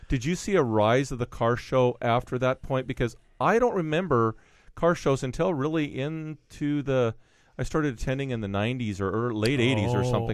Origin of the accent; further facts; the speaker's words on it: Ferndale, Washington, United States; I was a young kid growing up in Ferndale. We didn't come to Seattle for anything unless it was a concert.